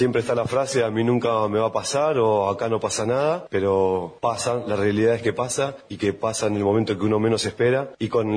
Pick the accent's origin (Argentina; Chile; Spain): Argentina; San Carlos de Bariloche, Río Negro; Yo soy de Bariloche, damos muchos cursos ahí en Bariloche